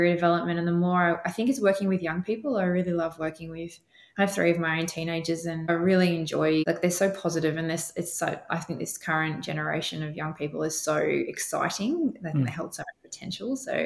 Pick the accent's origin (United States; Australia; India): Australia; Sydney, New South Wales; now in Queensland, Australia; I grew up in Western Sydney with all the funnel webs